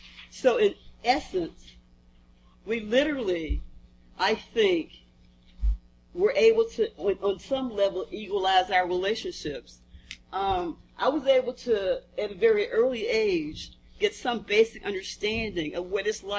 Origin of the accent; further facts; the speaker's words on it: Mississippi, United States; As a 9-year-old growing up in Mississippi, in a very close-knit community, as a very shy, very introverted bookworm, as a child who felt always odd